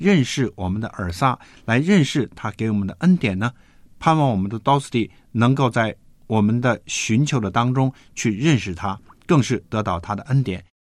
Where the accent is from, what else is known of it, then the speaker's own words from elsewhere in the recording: China; 特别是我们中国人很爱吃、会吃。那我们中国人是用筷子